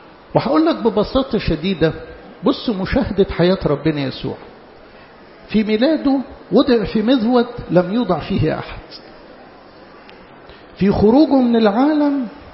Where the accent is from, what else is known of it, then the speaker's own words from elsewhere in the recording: Egypt; حتى بمفهوم الخطوبة اللي في مجتمعنا احنا كمصريين